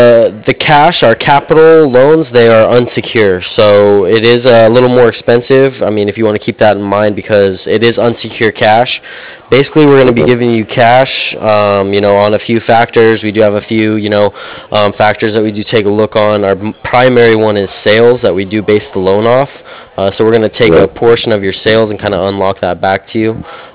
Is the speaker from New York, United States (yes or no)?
no; Boise, Idaho, United States; I'm from Boise, Idaho, and I know BSU's up there this weekend.